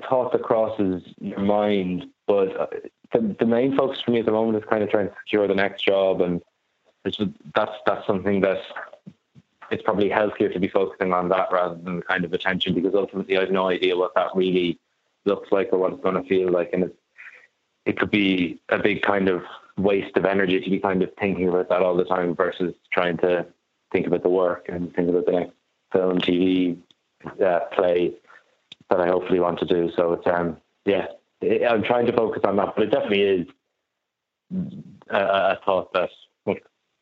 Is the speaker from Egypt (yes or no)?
no; Maynooth, Leinster, Ireland; I'm not from Sligo, I'm from Maynooth, which is 40, 50 minutes on the train. But it was more so the departure of, like, I thought my life was going to be playing football with Maynooth and Kildare